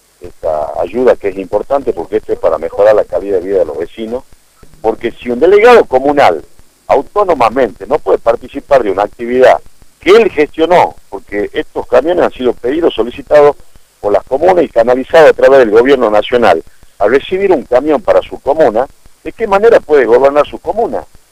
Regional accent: Tucumán, Argentina; A mí realmente como tucumano

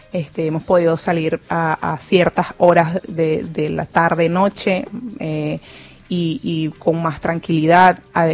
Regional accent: Venezuela; moved away; como todo venezolano y como todo inmigrante, nosotros no podemos, el país no se puede adaptar a nosotros

